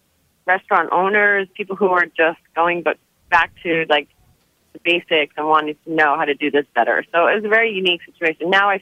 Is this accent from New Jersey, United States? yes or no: yes; New Jersey, United States; I grew up in New Jersey, and then I didn't want to go to proper college